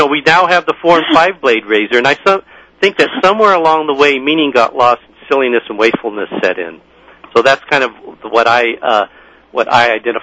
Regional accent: Miami, Florida, United States; I grew up in Miami, Florida, and got my first job when I was a senior in high school, and, you know, Miami is very hot and humid

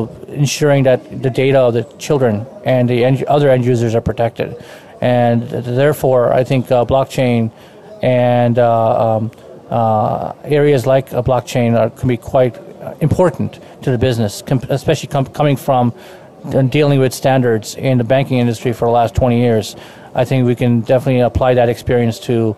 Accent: United States; And I'm American, so I will tell it how it is.

